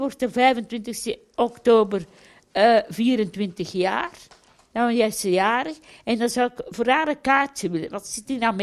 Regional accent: Duffel, Flanders, Belgium; now in Geel, Belgium; In Duffel heb ik ook in de psychiatrie gezeten. Daar waar ik geboren ben en waar ik gewoond heb. Tot mijn 38 jaar en dan naar Geel gekomen, naar het OPZ.

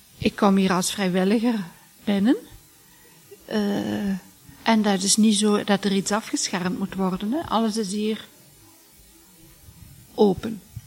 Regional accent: Overpelt, Limburg, Belgium; Ik ben ongeveer 10 jaar geleden terug naar Ree gekomen. Ik ben van Overpelt afkomstig.

